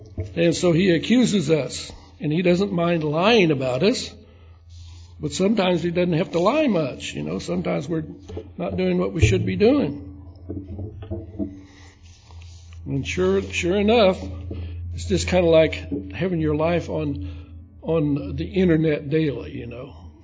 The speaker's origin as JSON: {"language": "English", "region": "Illinois", "country": "United States", "tie": "born or raised there", "said": "I was from the South, South Illinois. But we did many of the same things and grew up on a farm"}